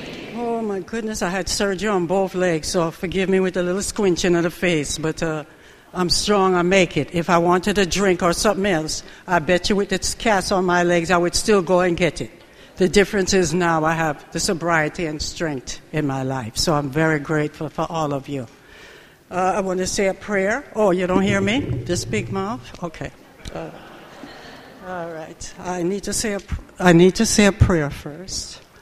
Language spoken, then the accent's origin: English; Jamaica; was not born on land or sea. I was born in an airplane. So, you know, it's kind of weird to say, yes, I'm Jamaican, but it was leaving Jamaica when I was born in the air.